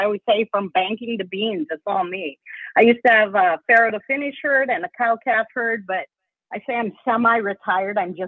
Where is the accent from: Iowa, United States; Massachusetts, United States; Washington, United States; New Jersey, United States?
Iowa, United States; I'm from Northern Iowa. That's another day on the farm up here.